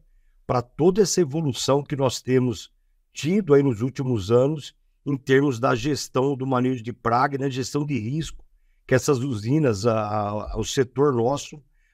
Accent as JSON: {"language": "Portuguese", "town": "Monte Alto", "region": "São Paulo", "country": "Brazil", "tie": "born there", "said": "nasci na Grande Monte Alto, uma cidade que eu tenho a honra de sempre evidenciar. Tive a oportunidade de estudar em Araras, na UFSCar, um centro bem referência em cana-de-açúcar."}